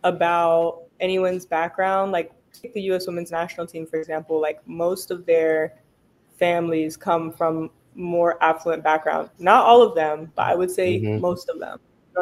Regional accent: Maryland, United States; Because I'm from Maryland.

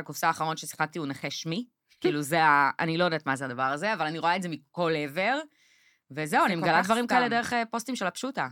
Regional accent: Krayot, Haifa District, Israel; אני גם מהקריות, כאילו, אנחנו אומרים שמפו וריבה

